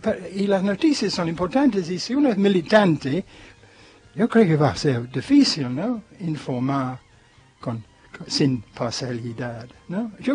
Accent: Argentina; now in United States; cuando yo salí de la Argentina.

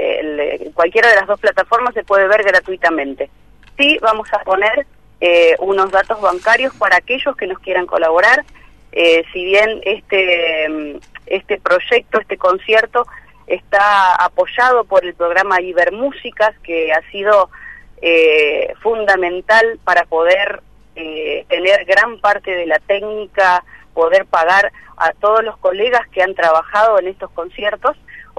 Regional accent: Entre Ríos, Argentina; also born or lived in Buenos Aires Province; Yo sí soy bonaerense, pero desde muy chiquita me crié en Entre Ríos. Ya todos me dicen … ¿viste? Así que bueno, me considero muy muy felizmente de esta provincia

